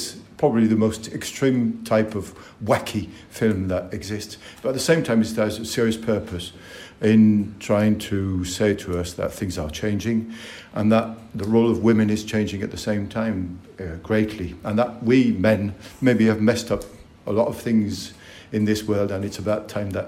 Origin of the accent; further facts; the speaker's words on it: France; English is a second language; now in Yorkshire, United Kingdom; I'm French. I'm from France and I've been here for in Yorkshire for 40 years now.